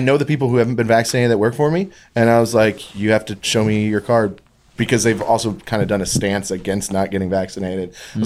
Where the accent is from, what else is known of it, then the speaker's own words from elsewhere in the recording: United States; And I, as an American